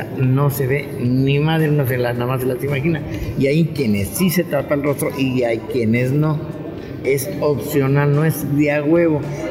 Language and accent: Spanish; Mexico; nosotros también, como mexicanos, si nos ponemos también exigentes